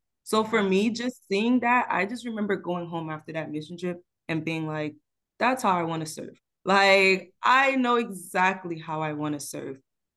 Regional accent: Miami, Florida, United States; also born or lived in Phoenix; Born and raised in Miami, Florida. Went to school in Miami and then decided one day I want to move all across the United States and go to school in Phoenix.

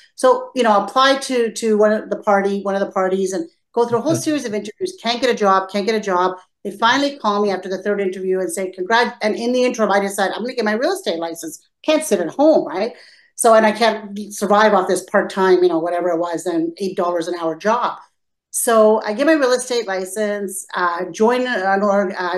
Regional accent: Canada; also born or lived in Croatia; with my parents as immigrants, they were political refugees, and we slept on a park bench for 2 days when we came to Canada because they knew absolutely nobody in Toronto.

